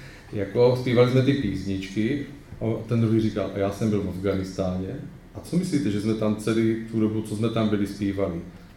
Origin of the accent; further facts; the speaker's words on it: Uherské Hradiště, Zlín Region, Czechia; my jsme jako tam jako u Uherského Hradišťa. Vy jste ze Slovácka